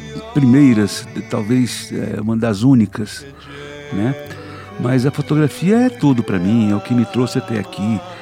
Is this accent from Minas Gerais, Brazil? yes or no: yes; Minas Gerais, Brazil; Pois é, rapaz, eu sou de Minas, eu nasci no interior de Minas.